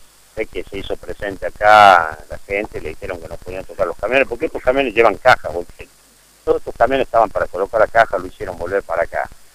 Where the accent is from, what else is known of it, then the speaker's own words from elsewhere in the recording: Tucumán, Argentina; Yo, como tucumano